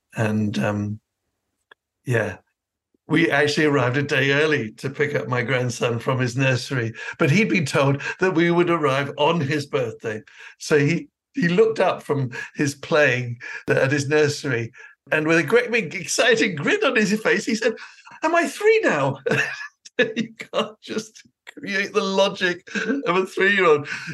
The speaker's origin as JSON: {"language": "English", "town": "Mangakino", "region": "Waikato", "country": "New Zealand", "tie": "born there", "said": "the tiny community hospital that I was born in Mangakino, which is amazingly is still a healthcare center."}